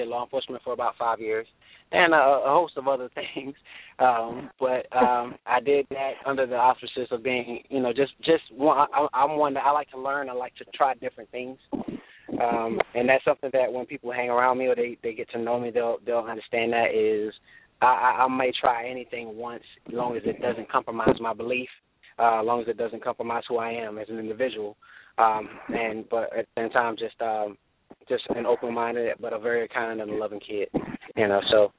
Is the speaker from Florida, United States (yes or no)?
yes; Fort Pierce, Florida, United States; now in Vero Beach, United States; Born and raised in Fort Pierce, Florida. And I live currently in Vero Beach. My whole family basically is from the city of Fort Pierce